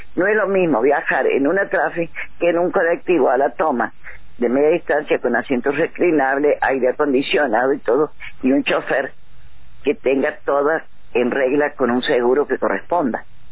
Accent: San Luis, Argentina; somos gente de San Luis, nacimos en San Luis, vivimos en San Luis

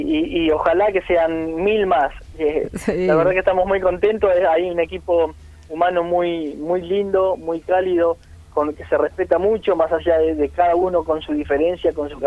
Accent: General Villegas, Buenos Aires Province, Argentina; now in Mar del Plata, Argentina; Yo soy de allá, de la provincia de Buenos Aires, General Villegas.

